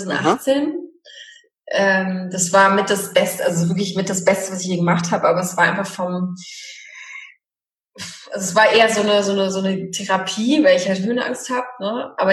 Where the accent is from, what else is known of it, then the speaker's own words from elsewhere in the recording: Poland; Ich bin ja auch Polin, also falls es die Zuhörer nicht wissen.